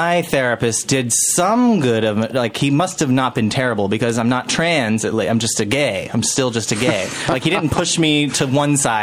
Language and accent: English; Florida, United States; I'm so from Florida, yeah.